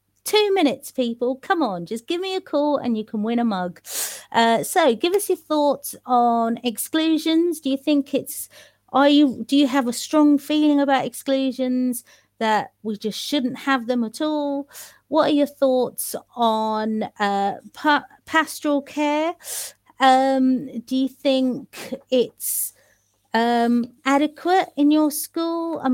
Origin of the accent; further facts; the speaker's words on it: London, United Kingdom; our school days growing up in East London.